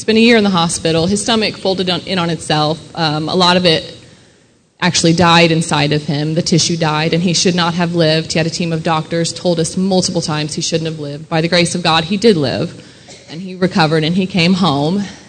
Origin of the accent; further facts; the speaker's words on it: Mooresville, Indiana, United States; also born or lived in Valparaiso; I was born actually in Valparaiso, which is in northern Indiana, and I moved down to Mooresville, Monrovia area, which is just about 20 minutes south of Indianapolis when we were real little. So that's what I consider home.